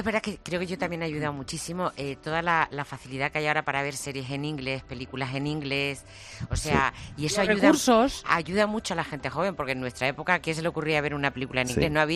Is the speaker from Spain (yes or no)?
yes; Region of Murcia, Spain; Aprendió ese español que yo le enseñé como murciana.